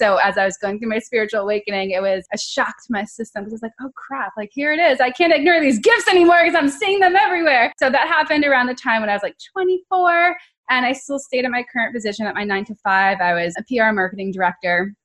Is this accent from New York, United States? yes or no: yes; New York, United States; obviously … I am originally from New York. Right now I'm bi-coastal between New York and California.